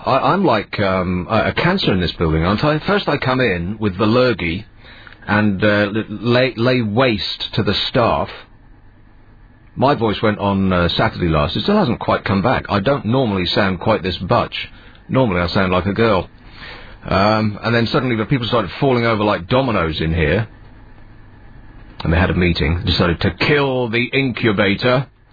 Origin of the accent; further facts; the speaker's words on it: Edinburgh, Scotland, United Kingdom; I grew up in Edinburgh, and I spent a month working in Glasgow just a little while ago